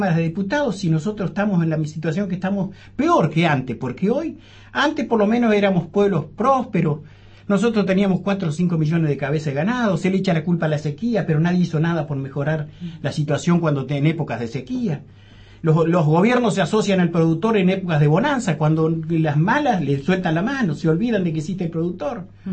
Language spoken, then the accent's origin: Spanish; Los Menucos, Río Negro, Argentina; Yo soy de Los Menucos, nacido en Bacheta, pero de Los Menucos de toda la vida.